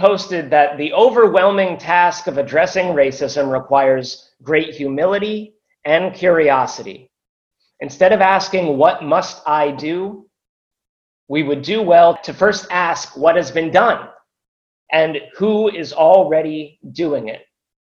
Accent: Philadelphia, Pennsylvania, United States; born there; I was born in South Philly. Years would pass, and then eventually my parents and myself moved back to central PA.

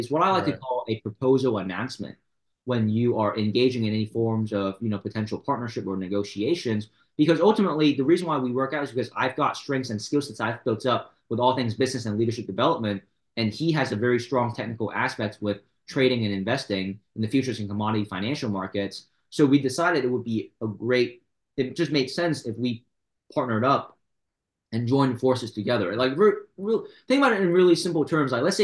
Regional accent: Hong Kong; I'm from Hong Kong, City of International Commerce.

